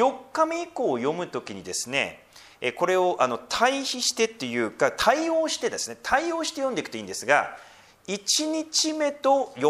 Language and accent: Japanese; Tohoku, Japan; 私特に東北出身なので寒いのでね